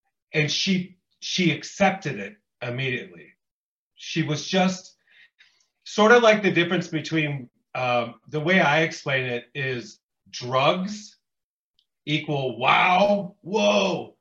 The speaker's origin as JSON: {"language": "English", "town": "Green Bay", "region": "Wisconsin", "country": "United States", "tie": "born or raised there", "said": "Right outside of my hometown the first time, of Green Bay, Wisconsin."}